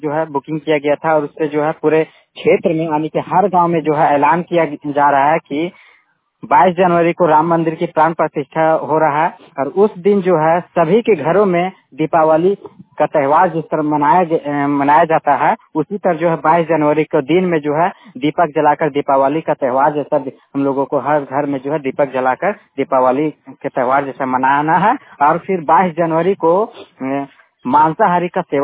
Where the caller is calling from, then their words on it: Jharkhand, India; मोबाइलवाणी के संवाददाता हूँ पद्मा ब्लॉक से।